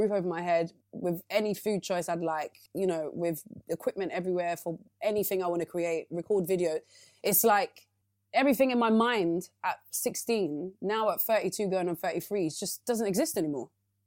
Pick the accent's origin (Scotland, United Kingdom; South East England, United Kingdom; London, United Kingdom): London, United Kingdom; Tottenham; growing up in Tottenham with three brothers, my mum and my dad, who were born in Nigeria, who raised four kids in England